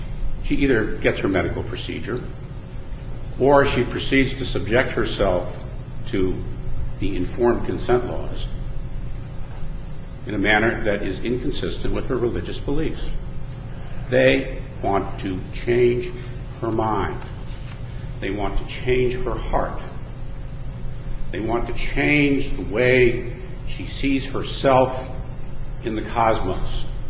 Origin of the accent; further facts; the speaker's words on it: New Jersey, United States; I didn't know this because I'm from New Jersey, it was Harry Truman's birthday, and the courts are closed.